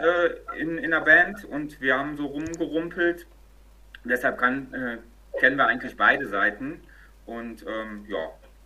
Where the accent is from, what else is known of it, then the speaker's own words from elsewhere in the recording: Düsseldorf, North Rhine-Westphalia, Germany; Wir kommen aus Düsseldorf